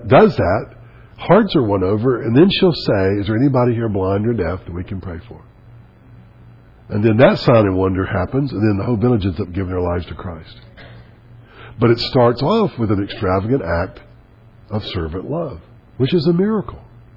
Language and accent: English; Selma, Alabama, United States; I said, I'm from Selma.